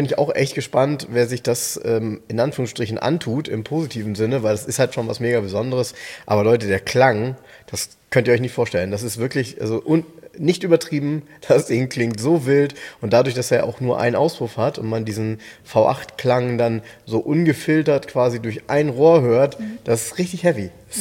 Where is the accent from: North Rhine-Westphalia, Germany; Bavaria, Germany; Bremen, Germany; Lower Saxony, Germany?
Lower Saxony, Germany; Soltau; weil sie ein Stück weit in meiner Kindheit sehr oft vorgekommen sind. Weißt du warum? Bei uns in Soltau.